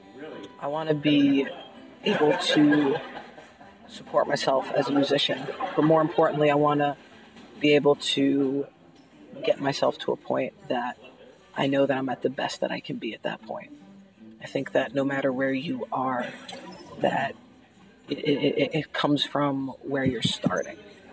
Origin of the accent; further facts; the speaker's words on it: New York City, New York, United States; I'm from New York City.